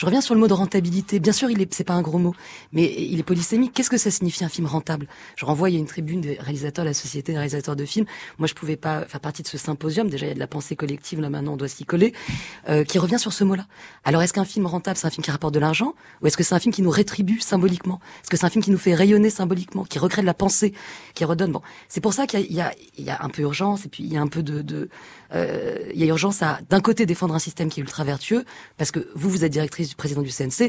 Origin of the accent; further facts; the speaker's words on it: France; je suis française.